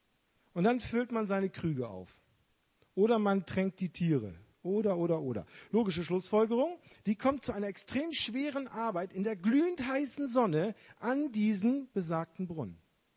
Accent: Lüneburg, Lower Saxony, Germany; now in Remscheid, Germany; ich wohne jetzt in Remscheid, ich komme aus der Nähe von Hamburg, aus Lüneburg und ich könnte nicht mal so genau sagen, ich komme aus diesem oder jenem Ort, wir sind so viel umgezogen als Familie, das ist ganz schwierig zu sagen.

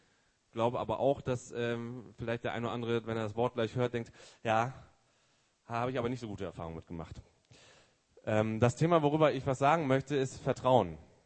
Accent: Remscheid, North Rhine-Westphalia, Germany; Bin 37 Jahre alt, ich komme hier aus Remscheid.

